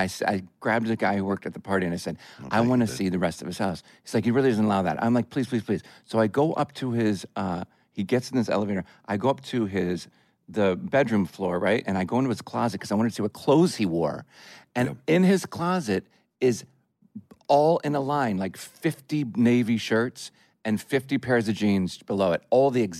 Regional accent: Illinois, United States; I grew up in the burbs.

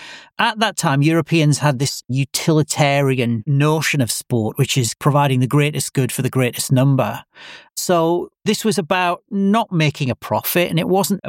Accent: Middlesbrough, North East England, United Kingdom; My hometown is Middlesbrough, which is a steel town, and the club is Middlesbrough.

